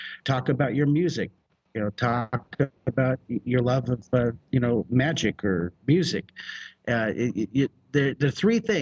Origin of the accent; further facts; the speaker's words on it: United States; I'm a American.